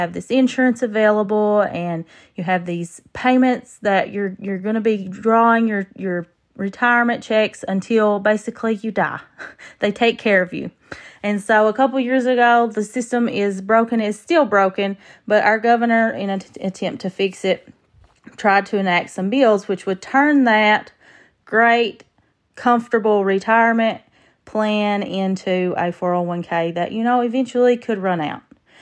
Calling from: Hazard, Kentucky, United States; from Hazard, Kentucky.

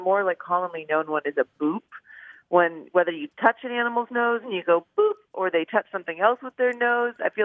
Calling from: San Diego, California, United States; I'm calling from San Diego.

